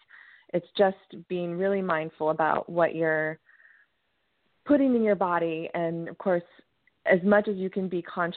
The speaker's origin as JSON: {"language": "English", "region": "California", "country": "United States", "tie": "born or raised there", "said": "I grew up in California and we were all had a little bit of a hippie bent, and you know, that's the kind of stuff we did."}